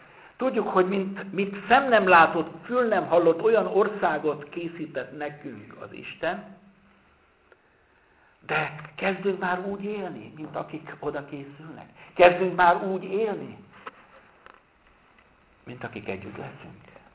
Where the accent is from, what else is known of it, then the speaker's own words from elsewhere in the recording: Nagytarcsa, Pest, Hungary; gyerekkoromban Nagytartsán, bár nem volt katolikus templom, meg nagyobb katolikus gyülekezet, csak evangélikusok voltak